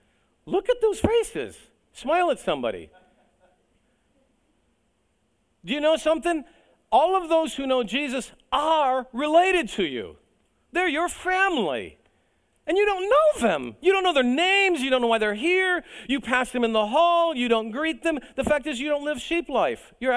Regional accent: United States; and I'm American and I grew up here

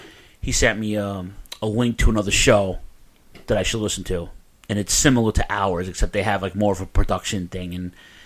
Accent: New York, United States; You know, and New York, listen, I'm from New York.

